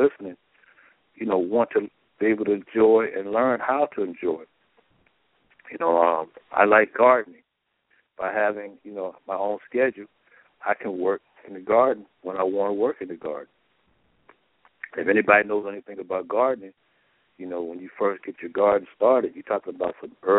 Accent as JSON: {"language": "English", "town": "Baltimore", "region": "Maryland", "country": "United States", "tie": "born or raised there", "said": "And all people in my hometown, they're hurting right now because Baltimore done lost the first two games in Kansas City"}